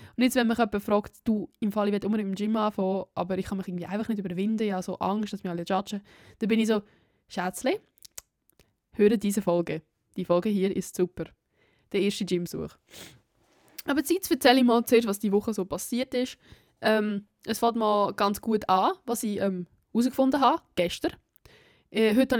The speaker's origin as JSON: {"language": "German", "country": "Italy", "said": "weil ich halt in meinem natürlichen Habitat als Italienerin eigentlich sollte im Süden unten sein"}